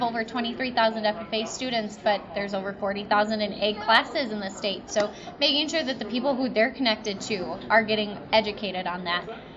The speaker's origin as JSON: {"language": "English", "town": "Delavan", "region": "Wisconsin", "country": "United States", "tie": "born or raised there", "said": "I was born and bred in Delavan, Darien."}